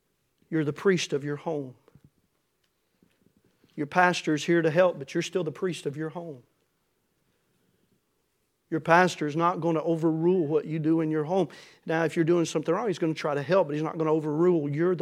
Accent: Manchester, Tennessee, United States; when I grew up in Manchester, Tennessee. And until I was about 12 years old, we went to New Union Baptist Church.

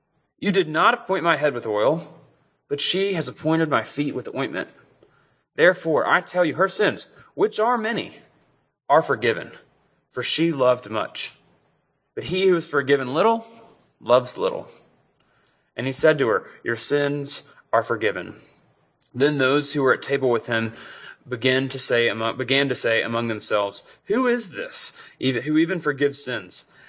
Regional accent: Tennessee, United States; We moved here about a year ago from Birmingham, Alabama. I'm from Tennessee and she's from North Carolina.

